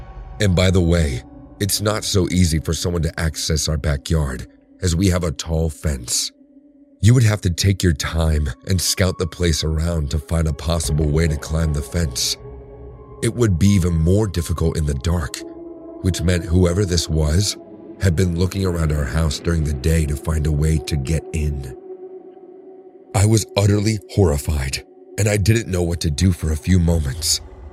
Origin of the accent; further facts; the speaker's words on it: Bulgaria; English is a second language; English is not my native language, so bear with me if I sound weird. I'm a 22-year-old girl from Bulgaria, studying art in another town. I was back home at my parents' house for Christmas vacation.